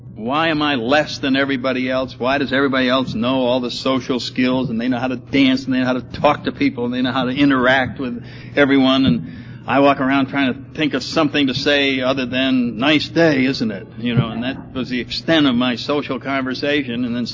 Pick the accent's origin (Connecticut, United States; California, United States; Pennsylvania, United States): Connecticut, United States; New Haven; I grew up in New Haven, Connecticut, so I'm not far from where I grew up, and had very nice parents.